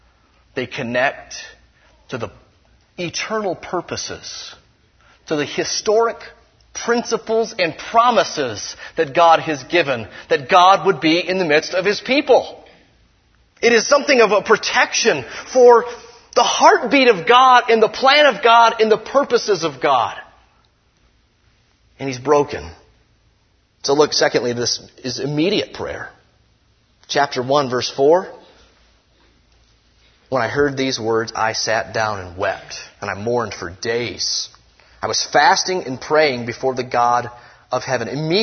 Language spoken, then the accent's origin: English; Detroit, Michigan, United States; that's where I grew up, man. That's my hometown. You know, I hear every now and then reports of Detroit getting worse. I kind of go, kind of get bummed. You know, I'm a Detroit guy, proud of Motown, Motor City